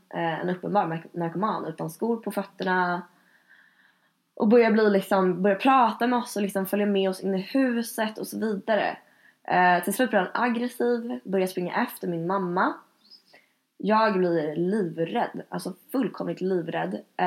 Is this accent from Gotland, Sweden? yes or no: no; Gröndal, Stockholm County, Sweden; För det började med att jag växte upp i Gröndal med min far och mor och min syster.